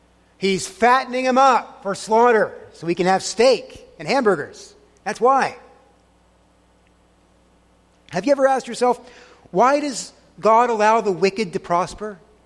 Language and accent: English; Texas, United States; I grew up in Texas, but that doesn't mean I know a lot about cows